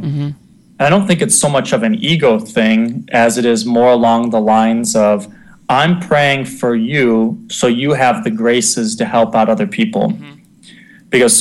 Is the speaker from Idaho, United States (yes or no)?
no; Toledo, Ohio, United States; I grew up in Toledo, so I'm kind of a city boy